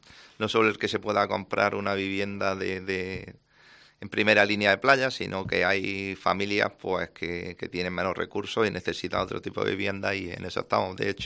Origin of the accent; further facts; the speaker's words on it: Torrenueva Costa, Andalusia, Spain; pues empezarán esas obras con ese cambio tan importante para mi pueblo, para el pueblo de Torrenueva Cuesta.